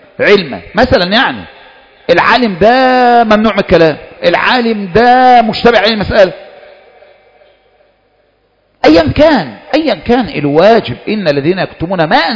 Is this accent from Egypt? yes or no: yes; Egypt; أول جمعة غضب حصلت في عندنا في مصر